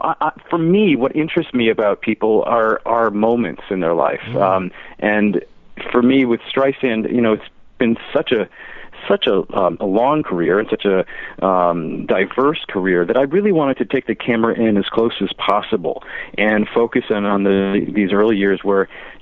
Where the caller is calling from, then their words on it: Cape Cod, Massachusetts, United States; I'm calling on Cape Cod this morning, but I'm going to be heading down to New York shortly after this.